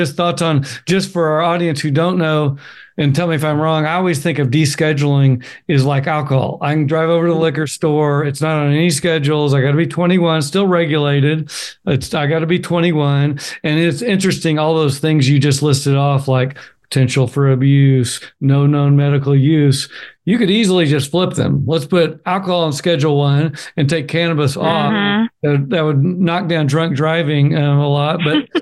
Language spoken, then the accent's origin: English; Oklahoma, United States; My home state of Oklahoma sued Colorado.